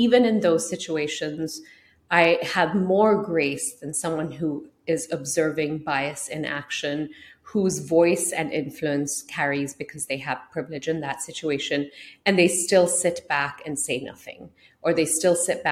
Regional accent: Singapore; I'm an immigrant, I'm a woman of color, I'm of Indian descent, I grew up in Singapore.

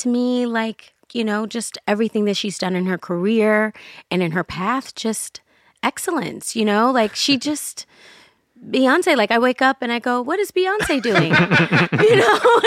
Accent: Baltimore, Maryland, United States; Hell no. I'm from Baltimore City, okay?

